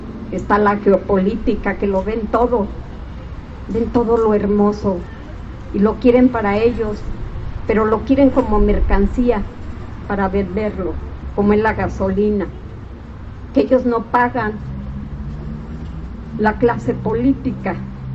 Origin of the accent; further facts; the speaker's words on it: Mexico; nos rebajarán como mexicanos